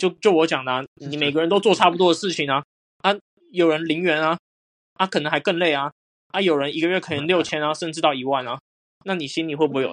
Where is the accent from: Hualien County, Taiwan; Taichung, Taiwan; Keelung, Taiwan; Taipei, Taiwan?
Keelung, Taiwan; 而且那时候因为我是基隆人啊，然后成大在台南啊，那时候就很不想下来